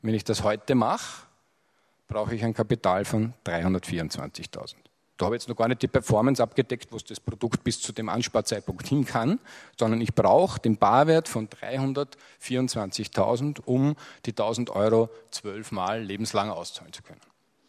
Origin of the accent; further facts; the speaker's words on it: Switzerland; so fad wir manchmal als Schweizer sind